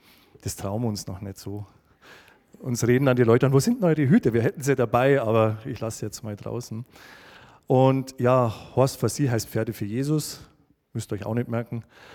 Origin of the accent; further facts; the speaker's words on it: Hainichen, Saxony, Germany; Wir kommen aus Hainichen, da leben wir. Das ist am Fuße des Erzgebirges, vielleicht kennt ihr das alle.